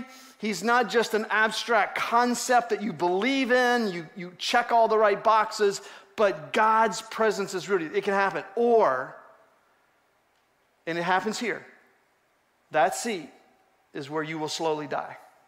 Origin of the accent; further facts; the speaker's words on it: Newark, Ohio, United States; That's how I'm from Newark, Ohio.